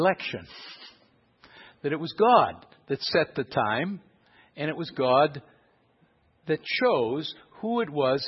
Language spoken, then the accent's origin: English; Chicago, Illinois, United States; I had never heard this before in the church when I was growing up in Chicago. So when I got to Dallas Seminary, I heard about it for the first time.